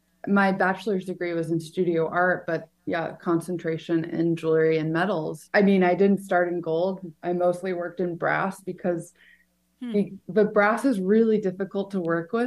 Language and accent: English; New York, United States; So I grew up on Long Island, but just outside of the city.